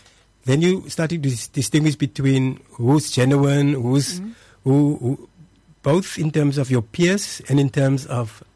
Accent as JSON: {"language": "English", "town": "Port Elizabeth", "region": "Eastern Cape", "country": "South Africa", "tie": "born there", "said": "And in the dusty street of Paul East, Gilfellan Street, close to the old police station"}